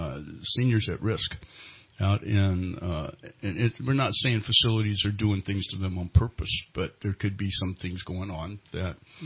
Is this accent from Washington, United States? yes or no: no; California, United States; you say, hey, look, I'm from Northern California.